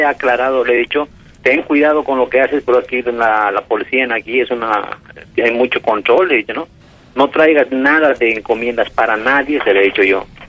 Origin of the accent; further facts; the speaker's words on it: Bolivia; now in Spain; en mi país, en Bolivia, ¿vale? Y ha radicado muchos años en Argentina y yo he radicado muchos años en España.